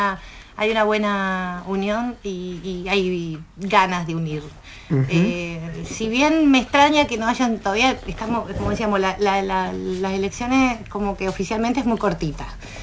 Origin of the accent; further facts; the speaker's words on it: Rosario, Santa Fe, Argentina; soy nacida en Rosario, soy santafesina